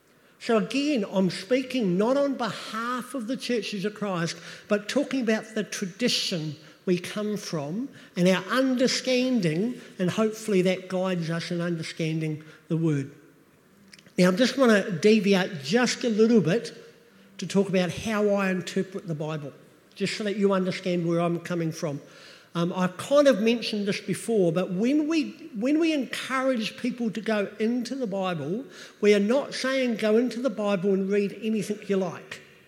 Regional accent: New Zealand; See, I come from New Zealand, small town in New Zealand. I have a way of thinking about the world that is different to your way of thinking about the world.

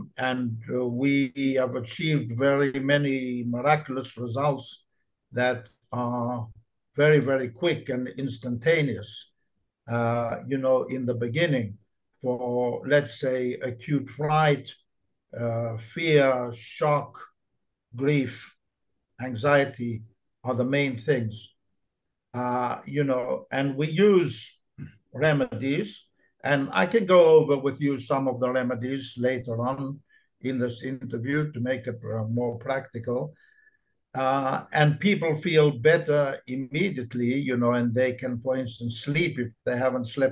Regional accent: Israel; Nevertheless, I am from Israel, and I had a seminar there last month.

